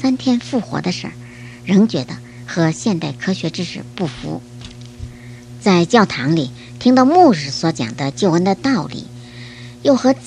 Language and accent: Chinese; North China, China; born there; 我出生在中国北方的一个小村子里